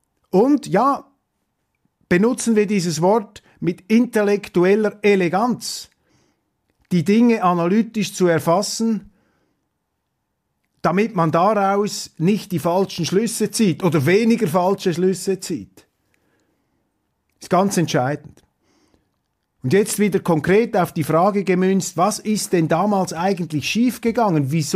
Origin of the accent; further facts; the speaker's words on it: Switzerland; Aber für mich als Schweizer ist die entscheidende Lehre, man darf einer Regierung nie trauen.